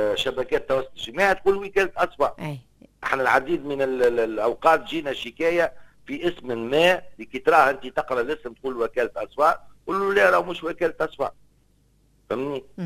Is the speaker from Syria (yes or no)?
no; Tunisia; لا انا تونسي